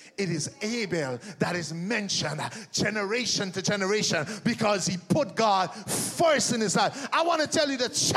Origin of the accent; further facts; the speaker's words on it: Guyana; Growing up in Guyana, we ate all the food.